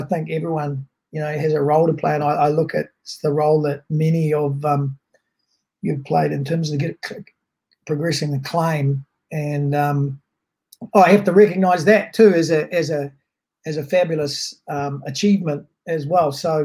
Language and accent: English; Whanganui, Manawatū-Whanganui, New Zealand; and I was born and brought up in Whanganui. You know, went to the local high school